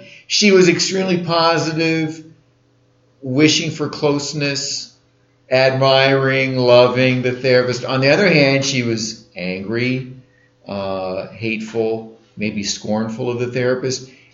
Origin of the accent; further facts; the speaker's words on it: Williamsport, Pennsylvania, United States; I come from Williamsport, Pennsylvania.